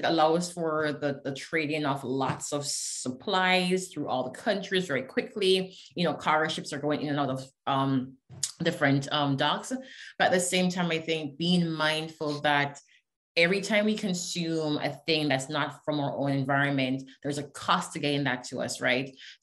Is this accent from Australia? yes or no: no; Jamaica; now in United States; I'm bicultural, right? I've lived in the US for very many years now. My son is American born. I am Jamaican. I've lived in other Caribbean islands.